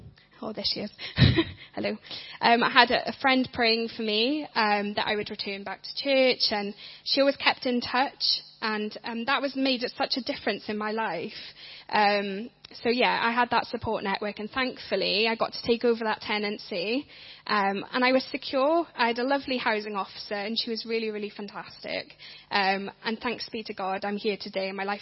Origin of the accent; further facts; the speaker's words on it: Wales, United Kingdom; also born or lived in Scotland; I was born and brought up in Wales with my sister. Then our family moved to Scotland. And after 4 years of living in Scotland